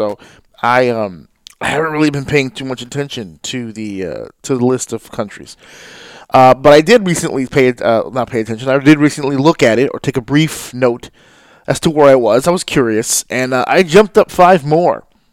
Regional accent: New York, United States; So, of course, the Northeast really supports me hard. This is where I'm from. I'm from New York.

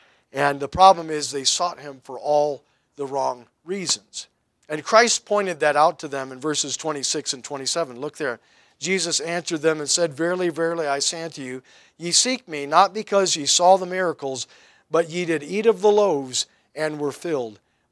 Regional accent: Great Lakes, United States; I grew up on the Great Lakes.

